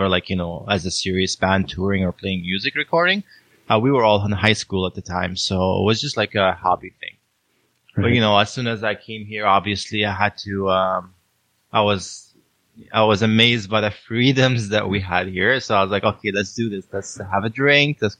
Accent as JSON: {"language": "English", "country": "Palestine", "also_born_or_lived": "Saudi Arabia", "moved": "yes", "said": "I'm from Palestine originally. My parents did a bit of traveling as well after the war, and we lived a bit in Saudi Arabia for work"}